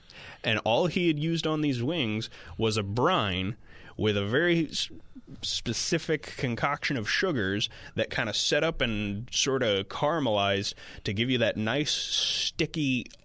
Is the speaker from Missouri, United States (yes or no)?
yes; Eureka, Missouri, United States; And to anyone listening from my hometown of Eureka, you'd be surprised how many Eureka High School graduates you find at the American Royal.